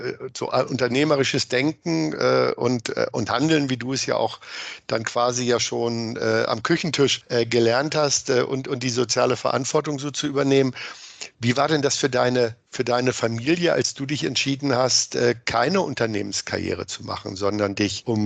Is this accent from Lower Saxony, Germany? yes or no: yes; Hameln, Lower Saxony, Germany; Und es sieht ja nicht aus wie das Gefängnis in meiner Heimatstadt, die Jugendvollzugsanstalt in Hameln